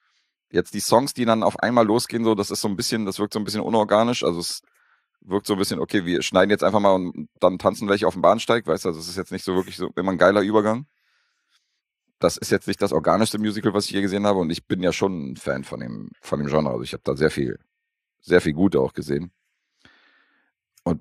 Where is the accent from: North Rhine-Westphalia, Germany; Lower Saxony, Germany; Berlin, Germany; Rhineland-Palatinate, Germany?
Berlin, Germany; für mich als Berliner